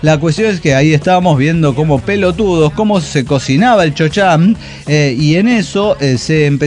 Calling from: Mexico City, Mexico; de Ciudad de México.

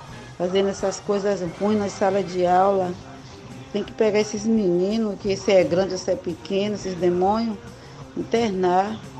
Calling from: Uruçuca, Bahia, Brazil; sou aqui de Uruçuca.

